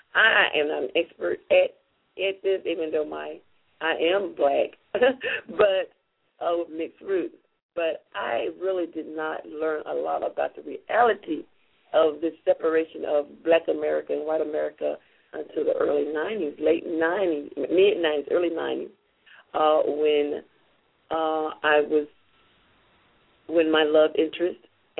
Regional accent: Mississippi, United States; You know, even though I grew up in Mississippi, I remember I was born after the Civil Rights Movement.

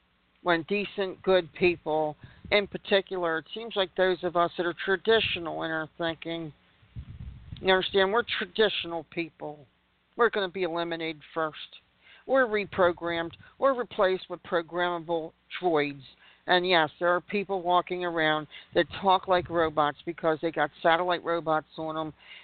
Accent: United States; I'm embarrassed that I'm an American, quite frankly.

